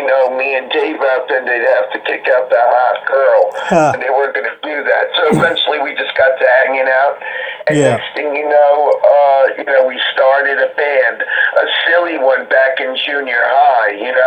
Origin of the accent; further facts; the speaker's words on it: Rego Park, New York, United States; I'm from Rego Park.